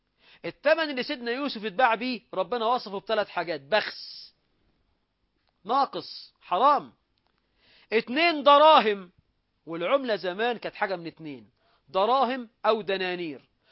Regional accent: Egypt; مصر هنا أي بلدنا مصر

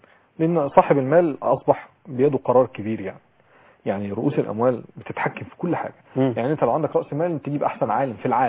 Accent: Egypt; لان احنا عندنا في مصر طبعا الشركات بتحب اللي عندهم تقدير كتير

